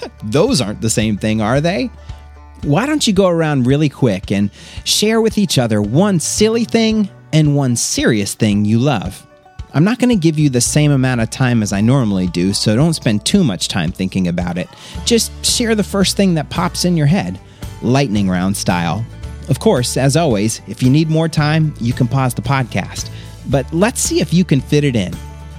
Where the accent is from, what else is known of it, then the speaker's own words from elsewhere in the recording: Florida, United States; Believe it or not, growing up in Florida, there were some Christmases where it was actually warm enough to go swimming. It's certainly been a big adjustment to move to a place where it gets cold